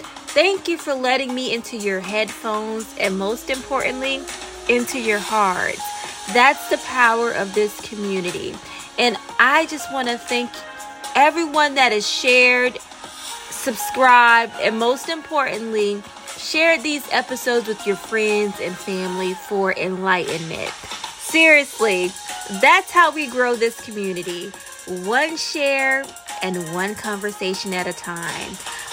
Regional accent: Orlando, Florida, United States; my hometown, City Beautiful Orlando

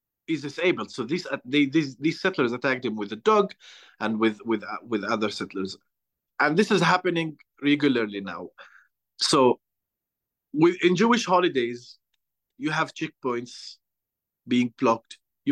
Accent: Hebron, West Bank, Palestine; I come from Hebron. I was born and raised in Hebron. I'm 32, so I basically lived all my life in this city. Around, settlements, Israeli settlements.

